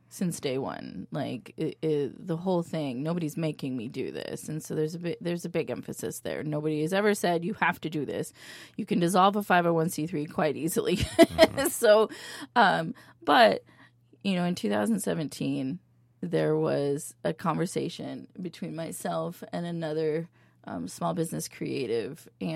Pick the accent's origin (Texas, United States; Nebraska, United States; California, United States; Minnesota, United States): Nebraska, United States; Lincoln; now in Green Bay, United States; I grew up in Lincoln, Nebraska, and attached to just about every elementary school it was a community center